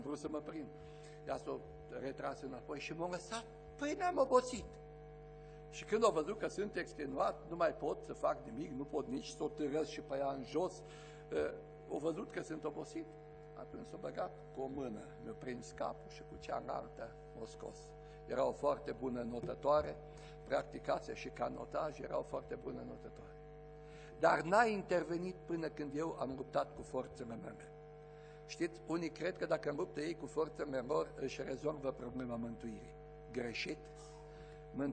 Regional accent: Arad, Arad County, Romania; Am crescut pe Malul Mureșului, în Arad

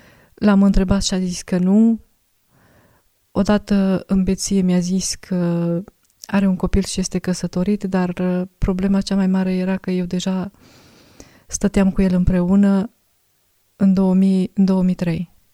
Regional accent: Negrești-Oaș, Satu Mare County, Romania; eu sunt din Negreștioa

